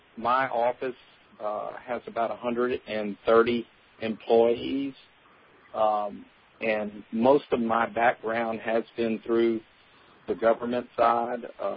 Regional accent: Lake Charles, Louisiana, United States; I'm from Lake Charles, Louisiana.

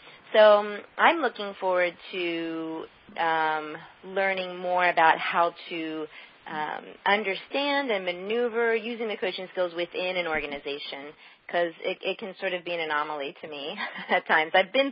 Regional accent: New Jersey, United States; Well, I'm a Jersey girl, originally

